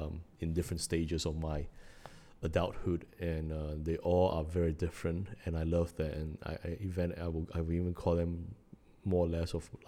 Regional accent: North Shore, Auckland, New Zealand; So I live like 25 minutes or 30 minutes away from the campus in North Shore, where I grew up in Auckland.

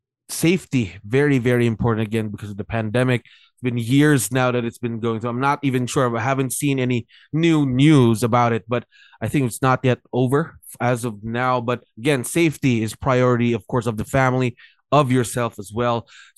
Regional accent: north, Philippines; Quezon City, not really familiar. I'm from the north, actually.

